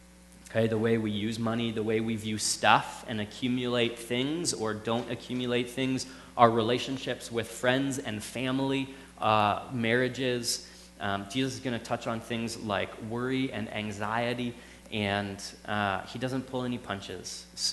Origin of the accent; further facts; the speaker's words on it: Canada; now in United States; and then I moved to the States. Because, like, I'm Canadian. I grew up playing hockey.